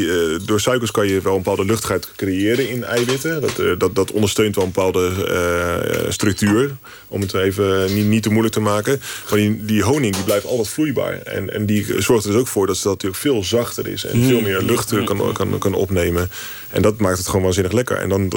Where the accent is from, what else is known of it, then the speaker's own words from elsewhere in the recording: Westland, South Holland, Netherlands; Ik kom uit Westland. En in het Westland heb je een aantal imkers.